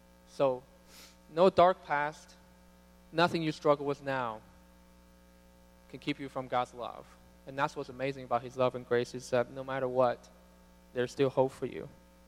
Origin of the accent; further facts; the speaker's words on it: China; I grew up in China, and so it's very rare for them to be able to visit